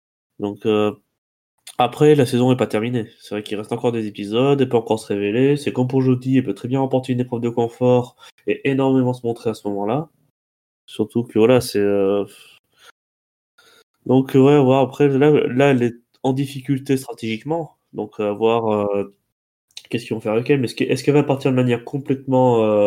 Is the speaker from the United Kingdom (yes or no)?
no; Auvergne-Rhône-Alpes, France; Oui, moi j'ai pas d'accent, je viens d'Auvergne, on est normaux, nous.